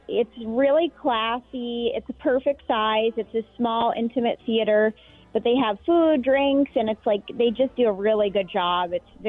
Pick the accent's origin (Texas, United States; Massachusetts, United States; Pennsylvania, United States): Massachusetts, United States; Boston; And he's also a Boston guy, and I'm from Boston.